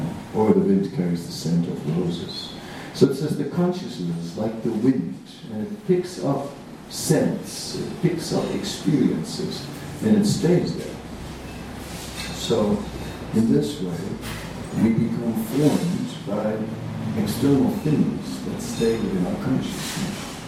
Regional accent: Amsterdam, North Holland, Netherlands; Because I'm Dutch, I'm from Amsterdam, the Kennedy City.

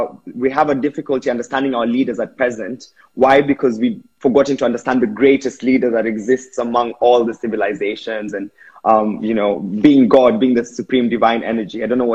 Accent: Kenya; I'm from Kenya

